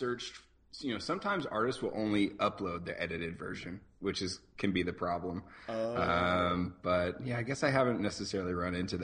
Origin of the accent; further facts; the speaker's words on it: Albany, Oregon, United States; So I grew up in Albany.